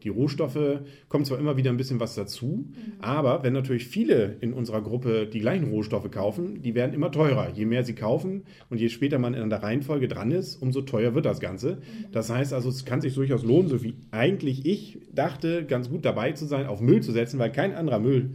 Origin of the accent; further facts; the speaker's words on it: Kiel, Schleswig-Holstein, Germany; Ich finde auch schön als Kieler, wir kommen ja aus Kiel alle oder aus der Nähe von Kiel